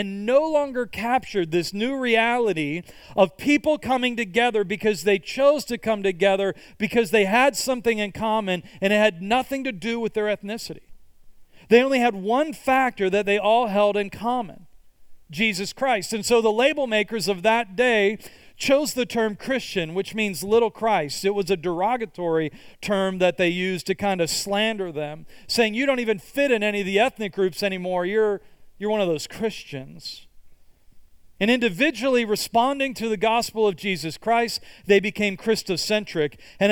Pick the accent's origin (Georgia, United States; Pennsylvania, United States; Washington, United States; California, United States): Pennsylvania, United States; Pittsburgh; I grew up in Pittsburgh, Pennsylvania. Pittsburgh has a population that is about 1/3 black.